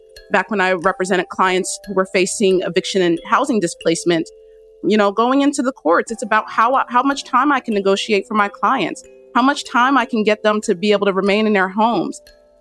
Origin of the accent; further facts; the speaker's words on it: Trenton, New Jersey, United States; born there; I was born in Trenton, New Jersey.